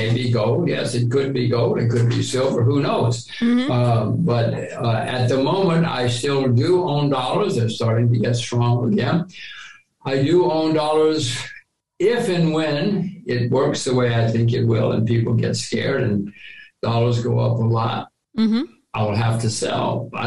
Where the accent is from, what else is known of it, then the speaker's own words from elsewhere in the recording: United States; I cannot do anything because I'm an American.